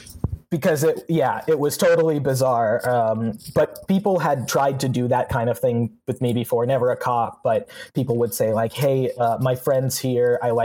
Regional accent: Washington, United States; yeah, I'm from Washington. I moved out here to get famous.

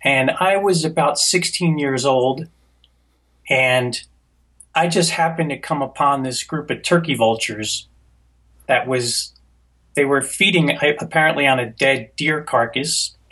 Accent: New Jersey, United States; Well, I grew up in New Jersey. So, and I went to school in South Jersey, which was very close to Cape May Point

